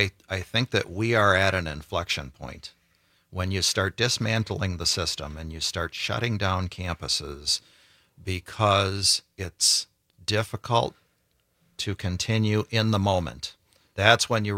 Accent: Wisconsin, United States; I was born and raised in Dane County. Mm-hmm. I'm a farm kid

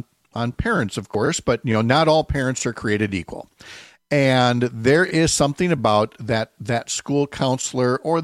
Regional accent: St. Paul, Minnesota, United States; There's a special place for me about this because of growing up in St. Paul.

